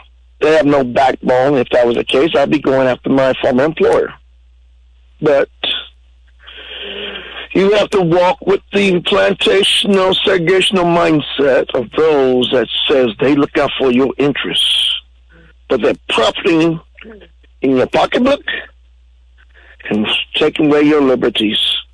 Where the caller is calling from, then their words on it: Roseburg, Oregon, United States; I'm rising from Roseburg. That's where I'm at, north of Roseburg, at a hidden location.